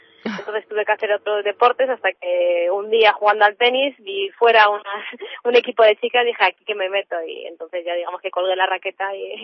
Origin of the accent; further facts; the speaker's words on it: Fuenlabrada, Community of Madrid, Spain; soy del Parque Granada de Fuenlabrada